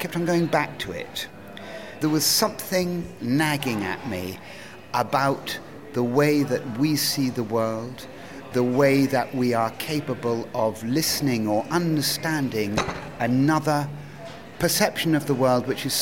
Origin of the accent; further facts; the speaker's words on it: Cambridge, East of England, United Kingdom; I grew up pretty much in the Museum of Archaeology and Anthropology in Cambridge, where my father was professor.